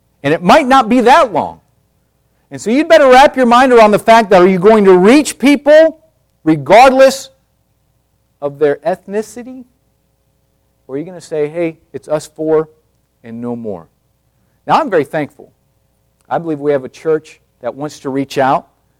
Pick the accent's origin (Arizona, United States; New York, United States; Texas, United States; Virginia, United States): Arizona, United States; Tucson; I wasn't raised around black people. I grew up in Tucson.